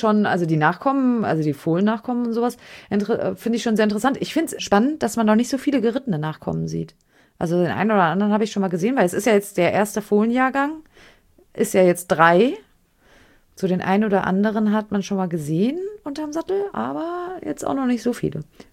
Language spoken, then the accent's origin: German; Hesse, Germany; Wo ich herkomme, ich komme aus der Ecke von Frankfurt am Main.